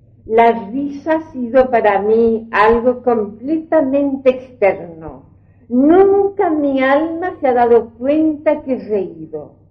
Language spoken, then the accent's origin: Spanish; Punta Arenas, Magallanes, Chile; born there; Nací en Punta Arenas, en el primer cuarto de este siglo, hija de padres yugoslavos, precisamente croatas.